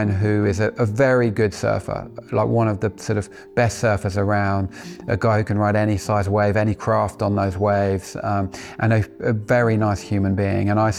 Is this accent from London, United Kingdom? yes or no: yes; London, United Kingdom; now in Cornwall, United Kingdom; I'm a Londoner born and bred that now lives in Cornwall. I've lived here for the best part of 20 years.